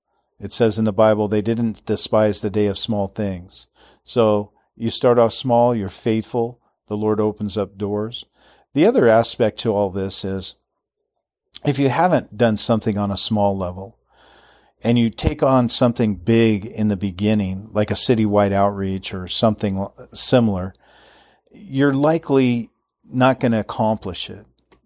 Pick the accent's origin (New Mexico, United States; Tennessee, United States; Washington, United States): Washington, United States; Everett; Years ago in my hometown, Everett, Washington, I'm driving on the freeway there.